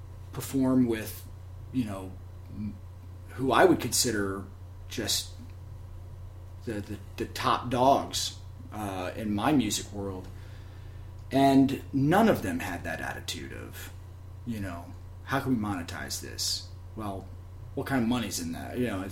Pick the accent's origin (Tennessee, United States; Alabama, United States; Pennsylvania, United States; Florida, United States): Tennessee, United States; Well, I had a childhood friend growing up in Tennessee